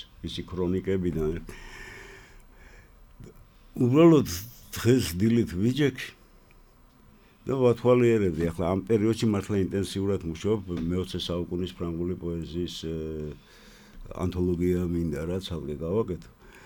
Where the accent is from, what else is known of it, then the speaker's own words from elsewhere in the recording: Batumi, Adjara, Georgia; და რჩები რა იმის იმედად, რომ აი აგერ ბათუმელი ვარ, გამომცემლობა აჭარა არის, სადაც უყვარვარ ხალხს